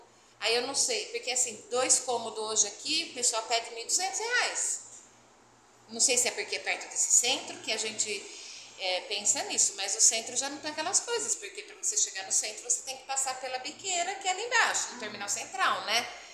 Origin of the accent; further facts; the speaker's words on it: Taquaritinga, São Paulo, Brazil; now in Campinas, Brazil; nós somos todo mundo de Taquaritinga. Na época eu fiquei viúva e vim para Campinas com a minha mãe. E ficamos aqui.